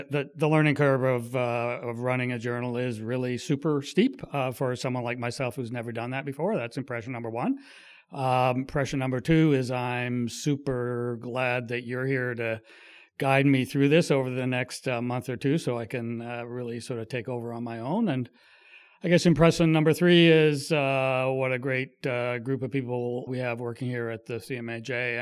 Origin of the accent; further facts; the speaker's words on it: Kingston, Ontario, Canada; also born or lived in Ottawa; And so they immigrated to Quebec City, moved to Kingston, Ontario when I was about 1 year old. And then basically I grew up in Kingston and in Ottawa.